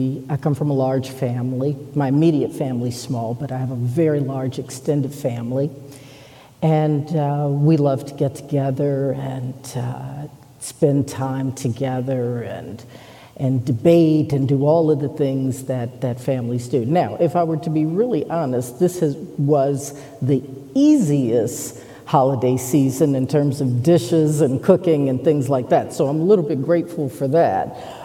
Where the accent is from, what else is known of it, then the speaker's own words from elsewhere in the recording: Washington, United States; And you would go downtown. I'm from Washington. And you would go downtown and it would just suddenly be all lit up with Christmas lights, Christmas trees.